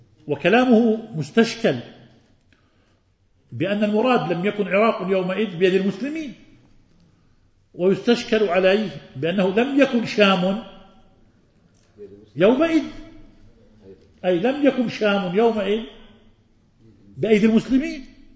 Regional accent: Jordan; وكانت بلادنا الأردن هي ألصق للشام

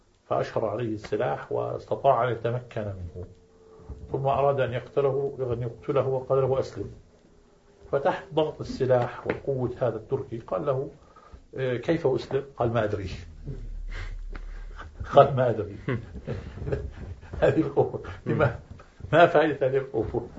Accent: Jordan; في بلادنا الأردن. فكنت كان يجمعني أنا وبعضهم حي واحد، كنت أعيش اليوم في حي واحد.

